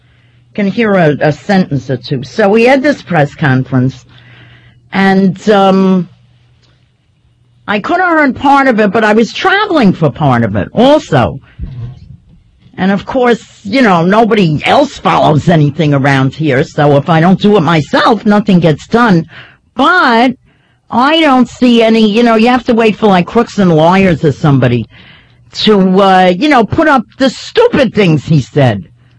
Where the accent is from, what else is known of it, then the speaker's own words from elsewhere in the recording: United States; I'm an American, I do what everybody does.